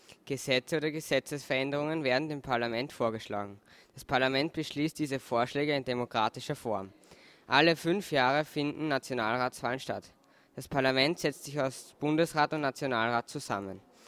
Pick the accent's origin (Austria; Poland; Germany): Austria; Zum Glück gibt es bei uns in Österreich die Meinungsfreiheit.